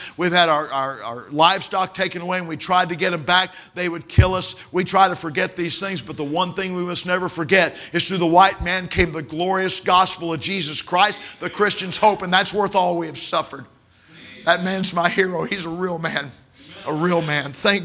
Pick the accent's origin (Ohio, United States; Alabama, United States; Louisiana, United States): Ohio, United States; Middletown; Look, I'm from Ohio. I'm from Middletown. Middletown, Ohio.